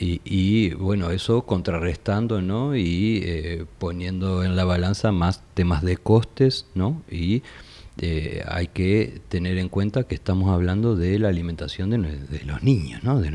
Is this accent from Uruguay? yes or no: yes; Uruguay; Al menos nosotros que venimos de afuera eso lo percibimos bastante claro, ¿verdad? Nosotros somos de Uruguay.